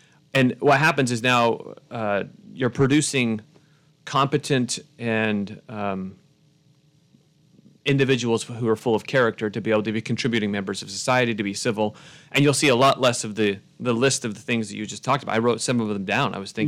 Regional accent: United States; I'm a professor from the United States

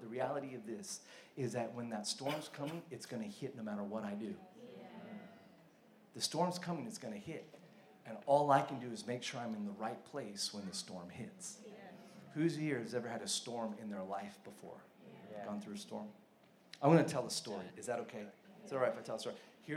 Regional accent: Manila, Metro Manila, Philippines; I went to an American school. That's why I have this accent. But I love growing up in the Philippines. It's a tropical country, man.

